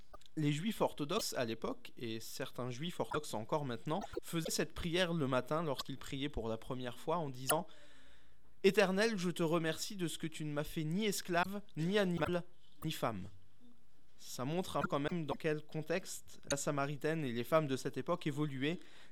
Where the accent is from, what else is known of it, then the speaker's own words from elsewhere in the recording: Grand Est, France; Je suis venu en région parisienne il y a 3 ans maintenant lorsque j'ai commencé l'Institut biblique à Nogent-sur-Marne. Mais je ne suis pas du tout parisien, je suis alsacien.